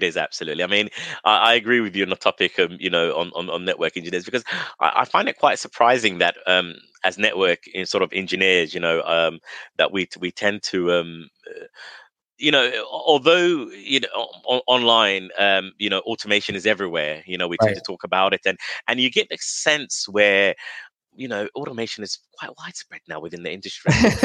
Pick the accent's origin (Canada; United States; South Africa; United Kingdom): United Kingdom; London; So I grew up in London, England, Southeast London, small town, very sort of deprived area, I would say.